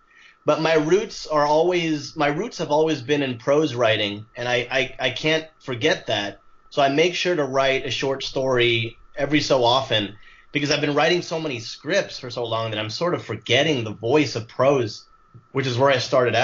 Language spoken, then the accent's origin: English; Miami, Florida, United States; now in Los Angeles, United States; I was born and raised in Miami, Florida. Great town.